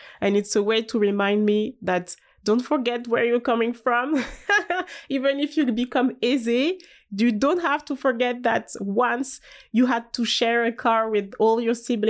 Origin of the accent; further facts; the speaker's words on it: Auvergne-Rhône-Alpes, France; And so I'm from Haute-Savoie, so it's like in the mountain and stuff.